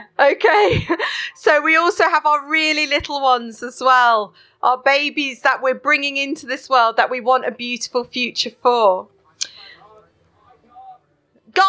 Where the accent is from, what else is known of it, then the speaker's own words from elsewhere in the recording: Southend-on-Sea, East of England, United Kingdom; I'm from Southend-on-Sea. Yes, Essex. And actually, we live very near an island called Canvey Island that is already naturally 3 meters below sea level.